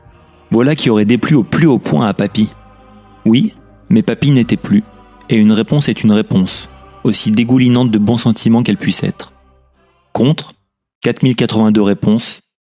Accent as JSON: {"language": "French", "town": "Villeurbanne", "region": "Auvergne-Rhône-Alpes", "country": "France", "said": "Je rappelle pour les auditeurs que je suis lyonnais, enfin je suis villeurbanais, ce qui est pareil."}